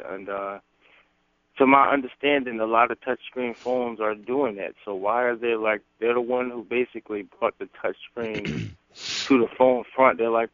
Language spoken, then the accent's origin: English; Philadelphia, Pennsylvania, United States; I'm from Philly again.